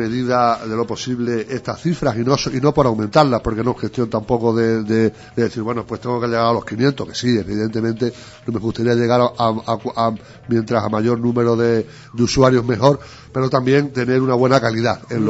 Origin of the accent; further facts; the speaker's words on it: Guareña, Extremadura, Spain; estar aquí en Guareña, mi pueblo también